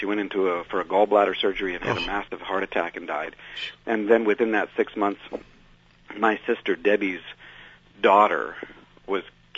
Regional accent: Papua New Guinea; I grew up in New Guinea.

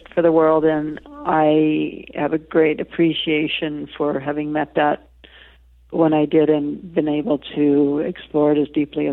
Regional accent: New England, United States; I was raised in New England

